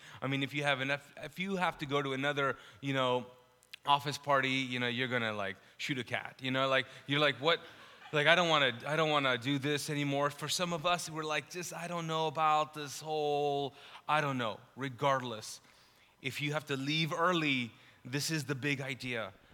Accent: Pakistan; also born or lived in Middle East; I'm Pakistani, I grew up in the Middle East

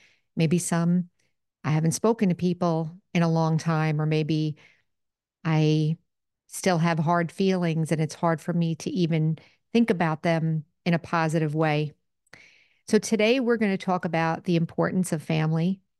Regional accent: United States; And I come from a Italian-Irish cultural background, but I'm American, of course.

